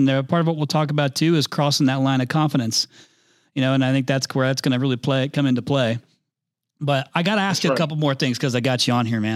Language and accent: English; Indiana, United States; I'm from Indiana originally, but where I'm from is probably much more like your dad.